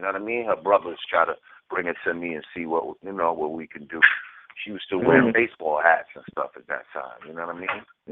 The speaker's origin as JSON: {"language": "English", "town": "New Rochelle", "region": "New York", "country": "United States", "also_born_or_lived": "Brooklyn", "said": "I'm from New Rochelle, but I lived in Brooklyn for like 10 years."}